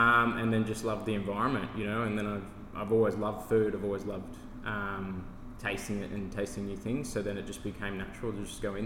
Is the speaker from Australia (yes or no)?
yes; Brisbane, Queensland, Australia; also born or lived in Sydney / Hong Kong / Singapore; now in Melbourne, Australia; So I grew up in Brisbane. Born in Sydney, grew up in Brisbane.